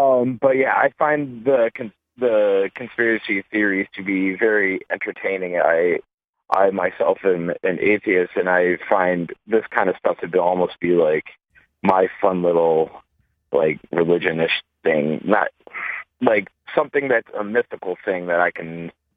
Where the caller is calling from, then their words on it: Cleveland, Ohio, United States; from Cleveland.